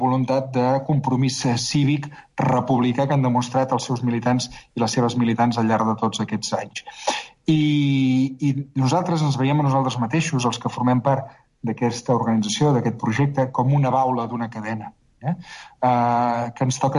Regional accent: Sarrià de Ter, Catalonia, Spain; Sarrià de Ter és el meu poble, és la meva bombolla. És on encara em diuen nen pel carrer

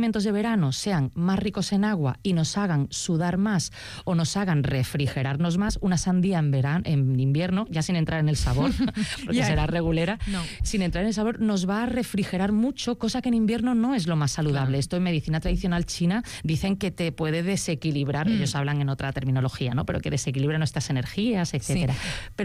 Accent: Málaga, Andalusia, Spain; yo por ejemplo que soy malagueña, ¿no? De origen malagueña

